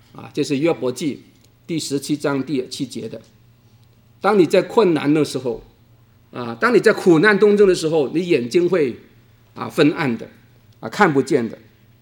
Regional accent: China; accent: Cantonese; 我现在真的是我们广东话叫做逃头碰脚黑真的不幸

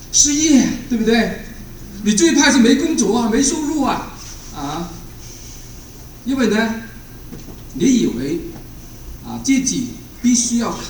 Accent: China; 我们中国人啊，就是半途插出一个成教金子吧

